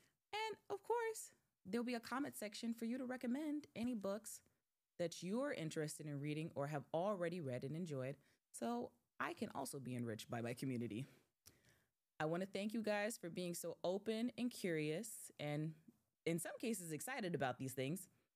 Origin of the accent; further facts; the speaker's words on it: New York, United States; It's my right as a human being, as an American, as a New Yorker, to go to my library and borrow a book.